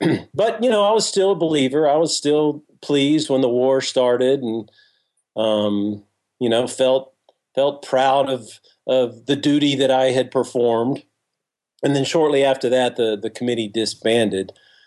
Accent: Texas, United States; It's especially hard when you're a Southerner. And, you know, I grew up in Texas myself.

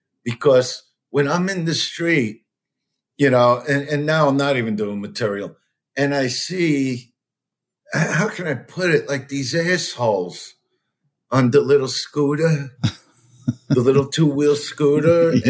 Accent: Brooklyn, New York, United States; And honestly, this side of the country, New York, you know, I'm from Brooklyn, New York.

